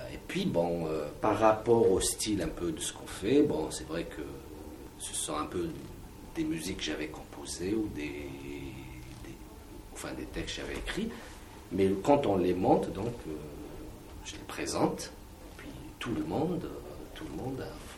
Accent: Algiers, Algiers Province, Algeria; born there; first language Kabyle; French is a second language; donc mes parents sont d'origine kabyle. Et je suis né à Alger, donc ils sont venus habiter à Alger. Donc la langue kabyle, c'est ma langue maternelle. À la maison, on ne parlait pas du tout arabe.

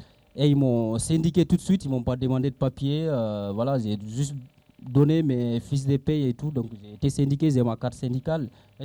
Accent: Mali; now in France; je suis malien, je suis arrivé en France en 2006.

